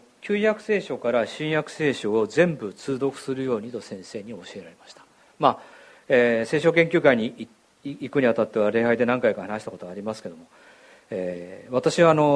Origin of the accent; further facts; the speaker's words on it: Shinagawa, Tokyo, Japan; 東京といっても品川区といっても私は大井町の下町の方で育ちましたから、昔からのこう古い神社がたくさんあるようなところで育ったんですね。